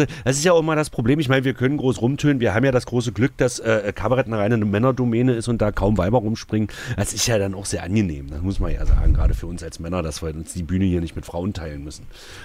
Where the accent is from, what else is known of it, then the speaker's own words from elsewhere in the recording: Saxony-Anhalt, Germany; Aber bei uns in Sachsen-Anhalt, Sachsen-Anhalt ist ja der Autobahn freieste Fleck in ganz Deutschland.